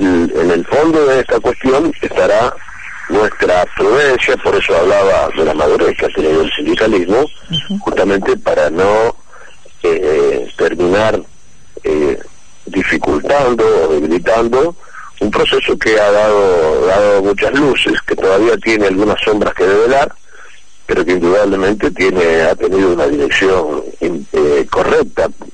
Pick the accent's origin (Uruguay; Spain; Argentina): Argentina; somos los habitantes de la República Argentina